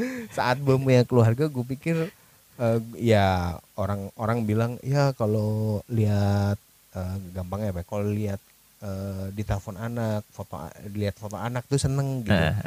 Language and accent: Indonesian; Tangerang, Banten, Indonesia; Ya memang gue berdarah Jogja tapi gue udah besar di Tangerang.